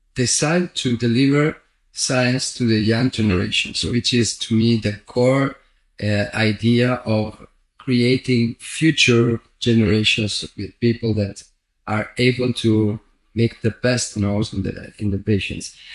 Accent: Venice, Veneto, Italy; born there; English is a second language; I was born in Venice, but I have to admit that it's like a very small town. It's 500,000 people

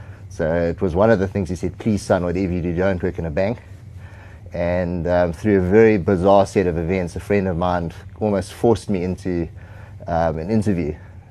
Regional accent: South Africa; I grew up in South Africa, and our church was very prophetic

